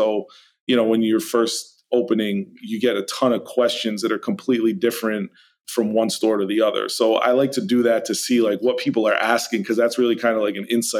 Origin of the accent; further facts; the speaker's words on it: New England, United States; And like I said, you know, we're from New England.